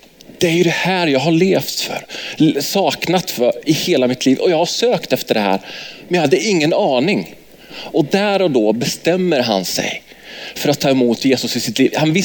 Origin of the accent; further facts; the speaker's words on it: Värnamo, Jönköping County, Sweden; born there; att jag var född i Värnamo. Så att jag är ju från Värnamo, så jag är som hemma.